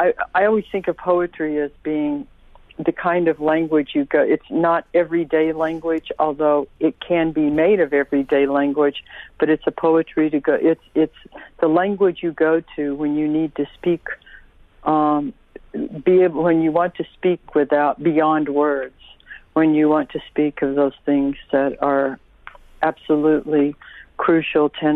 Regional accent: Tulsa, Oklahoma, United States; I grew up here in Tulsa, and Tulsa is part of the Creek Nation, or the Muscogee Creek Nation. So, you know, I grew up in an urban area. It's not a high urban

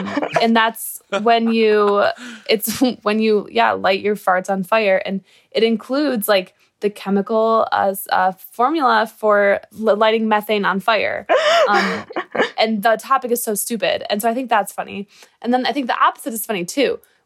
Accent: Michigan, United States; I'm from Michigan, and I'm in college

